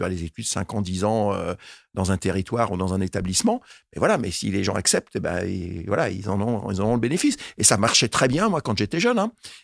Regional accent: Île-de-France, France; Moi, vous savez, je viens de Seine-Saint-Denis

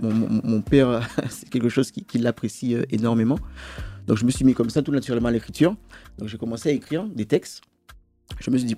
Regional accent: Guadeloupe; je suis Guadeloupéen moi-même pour le coup. Et pourquoi parler de mon île ?

